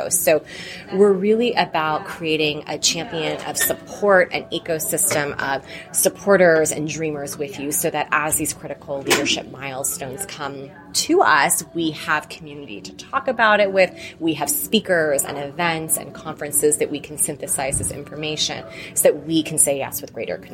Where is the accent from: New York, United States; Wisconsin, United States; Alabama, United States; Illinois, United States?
New York, United States; now in Rhode Island, United States; So I'm new to Rhode Island. I've only been here about 3.5 years. I'm from New York.